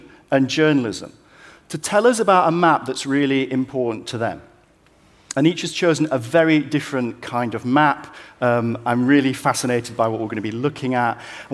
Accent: Leeds, Yorkshire and the Humber, United Kingdom; And I'm Leeds Bradford, I'm sort of a bit between.

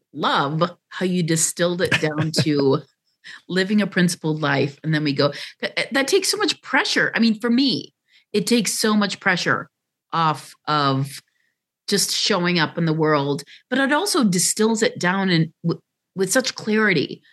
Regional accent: Illinois, United States; You know, I grew up outside of Chicago. So by rights, I should worship Oprah, and I'm not.

